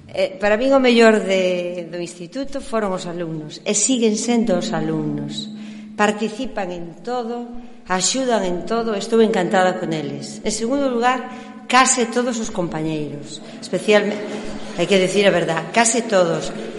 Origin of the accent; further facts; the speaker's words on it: Padrón, Galicia, Spain; now in Rianxo, Spain; Eu son oriunda de Padrón. Estaba acostumbrada aos padroneses, que son bastante xosos, por utilizar un eufemismo.